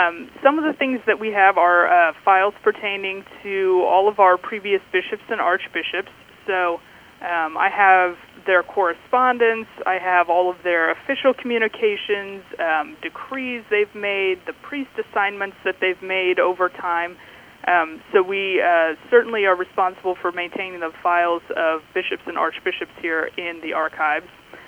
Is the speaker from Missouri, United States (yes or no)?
no; Indianapolis, Indiana, United States; Well, I grew up here in Indianapolis. Was a member of St. Barnabas Parish on the south side and grew up in the city.